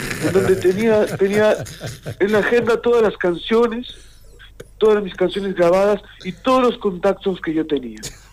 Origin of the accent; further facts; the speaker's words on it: Mexico; En este momento aquí estoy en mi país, en México.